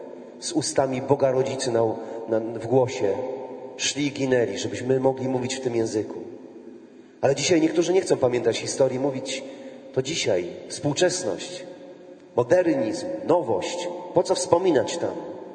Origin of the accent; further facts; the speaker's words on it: Krynica-Zdrój, Lesser Poland, Poland; w miejscowości, z której pochodzę. Pochodzę z Beskidu Sądeckiego, z malowniczej Krynicy Górskiej, Krynicy Zdroju, bardzo znanej poprzez wody mineralne i wypoczynek wielu ludzi.